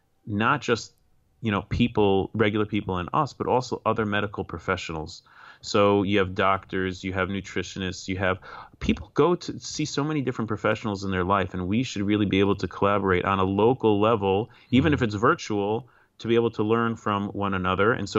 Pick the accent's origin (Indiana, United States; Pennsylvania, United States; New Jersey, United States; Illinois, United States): Illinois, United States; Chicago; so I grew up in Chicago and I was a tremendous Chicago Bulls fan.